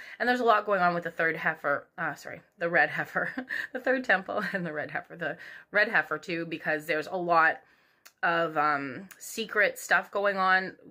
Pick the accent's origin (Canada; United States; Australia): Canada; I'm Canadian